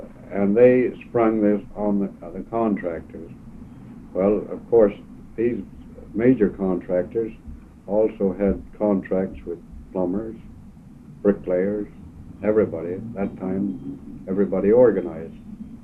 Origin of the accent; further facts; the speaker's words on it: Vancouver, British Columbia, Canada; born or raised there; also born or lived in London, England